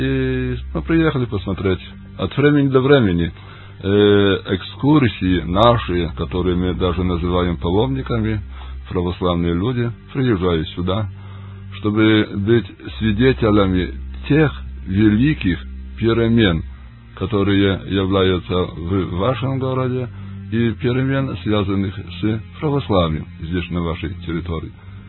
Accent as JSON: {"language": "Russian", "town": "Białystok", "region": "Podlaskie Voivodeship", "country": "Poland", "second_language": "Russian", "said": "мы приехали как паломники из Белостока, из Белостокской Гданьской епархии, из Варшавской."}